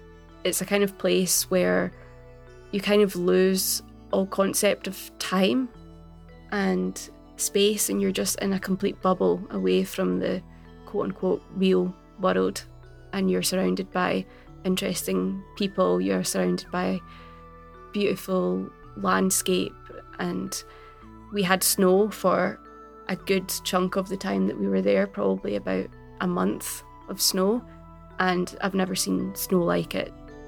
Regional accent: Glasgow, Scotland, United Kingdom; I am a writer from Glasgow, writing in both Gaelic and English.

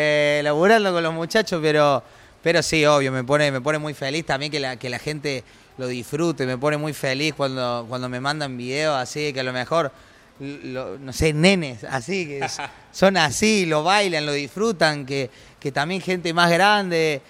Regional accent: Córdoba, Argentina; born there; uno siendo cordobés, tipo, literalmente va, yo por lo menos ahí en el Marqué, que era donde yo nacía, no sé cuántas veces nací, donde yo nací

